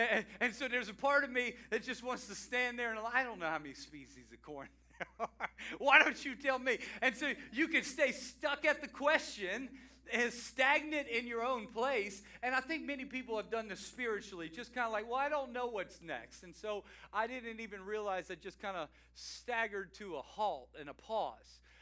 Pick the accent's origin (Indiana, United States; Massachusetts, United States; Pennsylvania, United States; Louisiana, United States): Louisiana, United States; You know, I'm from Louisiana, and we didn't have corn mazes in the autumn season